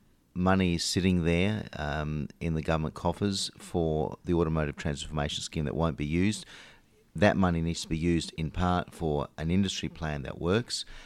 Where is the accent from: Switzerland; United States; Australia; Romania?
Australia; South Australia; my home state of South Australia